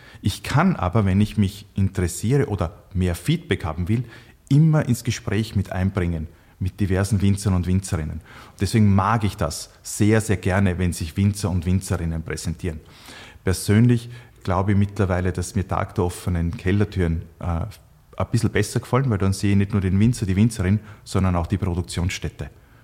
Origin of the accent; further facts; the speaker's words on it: Burgenland, Austria; Niki ist noch ein viel größerer Burgenland-Fan auch dadurch geworden. Und dass er für uns, also für meine Heimat, noch Werbung macht, ja, absolut toll.